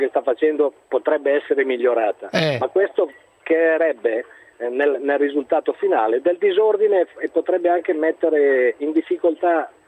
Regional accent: Bergamo, Lombardy, Italy; sono bergamasco e non sono calabrese.

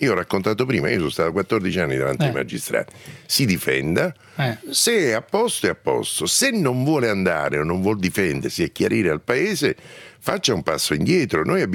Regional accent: Bari, Apulia, Italy; born there

